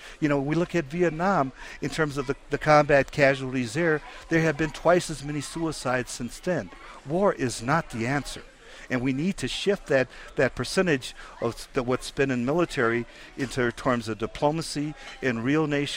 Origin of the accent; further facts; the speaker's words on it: Wisconsin, United States; I'm from Wisconsin, happy to be here in Santa Fe